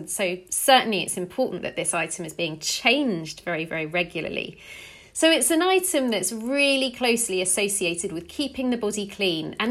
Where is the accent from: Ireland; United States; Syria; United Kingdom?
United Kingdom; England; I'm English.